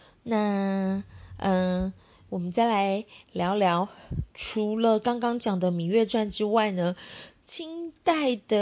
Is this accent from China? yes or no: yes; Beijing, China; 如果以我们北京人来说，要想要驾车到草原，驾车到自己的后花园